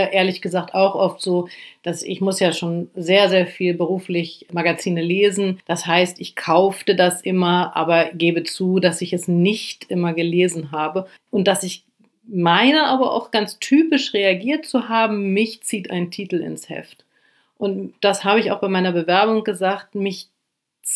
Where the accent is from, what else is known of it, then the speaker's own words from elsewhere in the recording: Lower Saxony, Germany; moved away as an adult; also born or lived in Brazil; ich komme vom Land, aus Niedersachsen